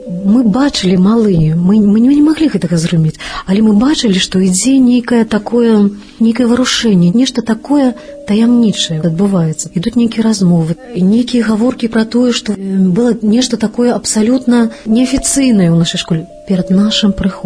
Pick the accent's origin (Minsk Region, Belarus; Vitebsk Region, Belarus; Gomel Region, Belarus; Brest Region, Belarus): Brest Region, Belarus; Brest; Я нарадзілася ў Берасці. Мой бацька вайсковец, маці, медсестра таксама працавала ў вайсковым шпіталі. І вот мы жылі ў закрытым горадзе на той час, на цудоўнай вуліцы імя Героя Абароны Брэсцкай крэпасці.